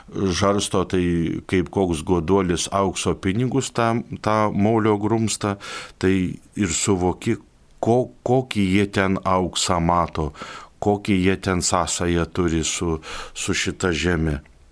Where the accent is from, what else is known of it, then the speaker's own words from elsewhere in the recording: Rokai, Kaunas County, Lithuania; Man nuskilo kaip aklai vištai grūdas, kad aš gimiau Rokuose, kad aš galėjau augti prie Jėsios skardžių tokių įspūdingų